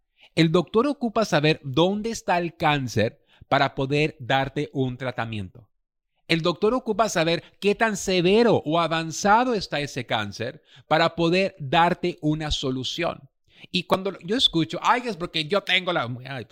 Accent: Mexico; Y eso me ha pasado porque soy un buen mexicano.

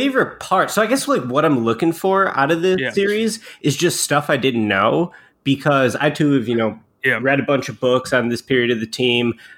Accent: Chicago, Illinois, United States; did I not grow up in the 90s in Chicago with the greatest basketball player of all time in my hometown.

